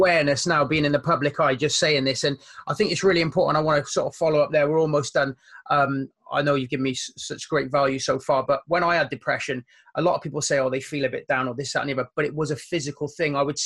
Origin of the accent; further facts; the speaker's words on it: England, United Kingdom; I'm an Englishman, but wishing you Scotsmen all the best now for Tuesday's game.